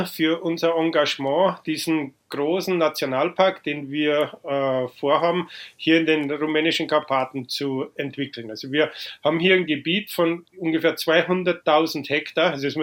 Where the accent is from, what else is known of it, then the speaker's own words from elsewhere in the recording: Freyung, Bavaria, Germany; also born or lived in Lower Franconia; Und deswegen bin ich im Unterfranken geboren, habe dann in Oberbayern meine Kindheit verbracht und dann, wie ich 9 Jahre etwa, sind wir eben nach Freyung gezogen im Bayerischen Wald. Und dort bin ich dann geblieben, bis ich zum Studieren angefangen habe.